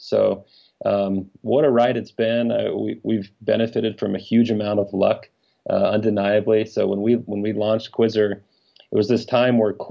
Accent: Alaska, United States; Yeah, I just mentioned I grew up in Alaska. I'm the youngest of 11 kids, 10 boys and one girl.

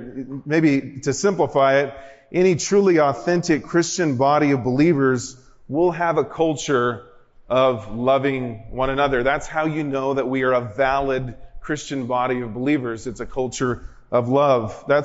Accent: San Diego, California, United States; I'm from San Diego, so I wish he would come and eat real Mexican food.

